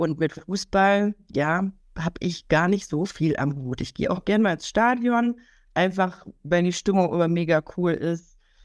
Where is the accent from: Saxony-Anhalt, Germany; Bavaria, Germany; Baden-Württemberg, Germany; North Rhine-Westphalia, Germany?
Baden-Württemberg, Germany; ist schnell am Bodensee, da wo ich herkomme.